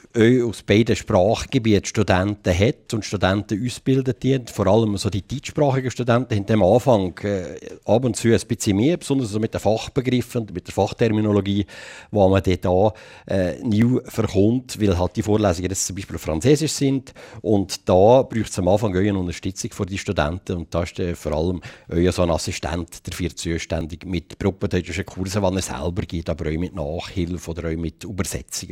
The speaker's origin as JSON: {"language": "German", "region": "Valais", "country": "Switzerland", "said": "Man ist einfach als Walliser effektiv auf Freiburg gegangen."}